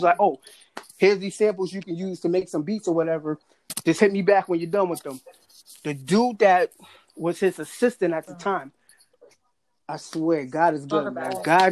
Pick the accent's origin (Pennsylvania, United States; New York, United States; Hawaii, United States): New York, United States; Peekskill; also born or lived in Harlem; Originally from Harlem. I grew up in Peekskill a lot of the times, and then, you know, we came up to Beacon